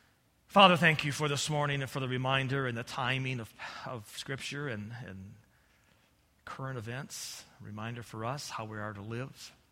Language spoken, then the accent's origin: English; United States; And what makes me think I'm exempted? I'm an American.